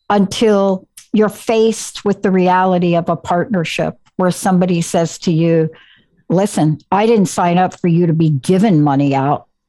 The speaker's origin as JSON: {"language": "English", "region": "New York", "country": "United States", "said": "I'm from New York. I don't stay on wrong phone numbers."}